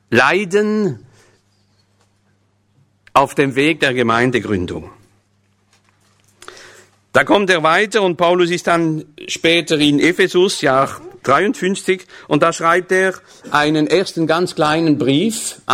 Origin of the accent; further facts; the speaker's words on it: France; German is a second language; Für mich ist das schwierig, denn es ist Deutsch, ja. Und ich bin Franzose.